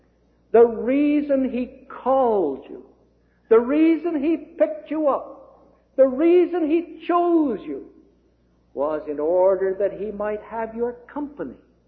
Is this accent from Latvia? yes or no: no; Canada; You know, being a Canadian, perhaps we're taken up a little bit more with the Queen than our American brethren are.